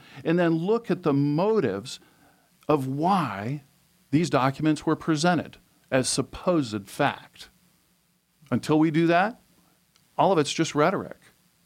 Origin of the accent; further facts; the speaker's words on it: Alaska, United States; I was born and raised in Alaska. This is my home. And it's not the same Alaska that I saw growing up.